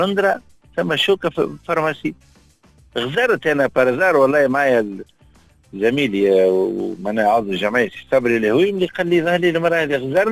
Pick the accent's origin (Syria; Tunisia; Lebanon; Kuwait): Tunisia; اني تونسي